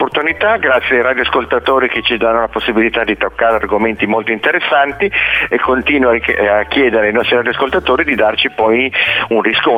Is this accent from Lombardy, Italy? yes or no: yes; Milan, Lombardy, Italy; io sono di Milano